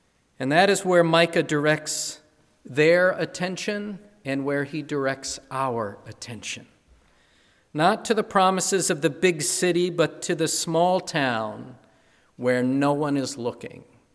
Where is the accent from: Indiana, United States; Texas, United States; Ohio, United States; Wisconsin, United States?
Wisconsin, United States; I grew up in Wisconsin and decided to come to Iowa to go to a small liberal arts college.